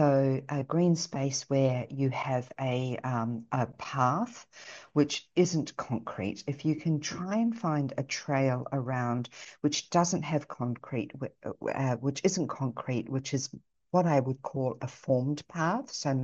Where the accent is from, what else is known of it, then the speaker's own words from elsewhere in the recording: New Zealand; born there; because I was born in New Zealand